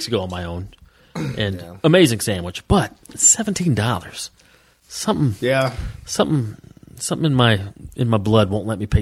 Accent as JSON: {"language": "English", "region": "the South", "country": "United States", "tie": "born or raised there", "said": "You know, growing up in the South, like, deli just seems like a more of a Northeast, Midwest type thing."}